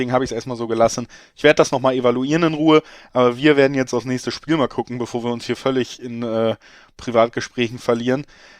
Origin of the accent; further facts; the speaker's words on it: Hamburg, Germany; Ich komme aus Hamburg